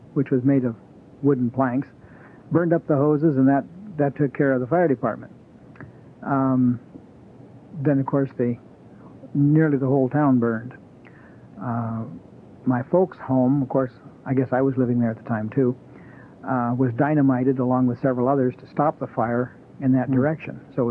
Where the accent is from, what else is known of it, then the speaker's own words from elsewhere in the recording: Nome, Alaska, United States; Well, I was born in Nome, out on the Seward Peninsula. When I was growing up, it was a mining town.